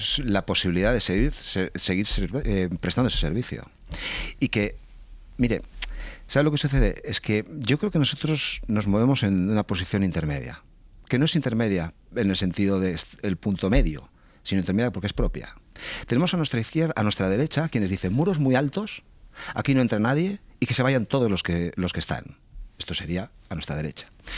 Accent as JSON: {"language": "Spanish", "town": "San Sebastián", "region": "Basque Country", "country": "Spain", "said": "yo soy, por ejemplo, de Donosti."}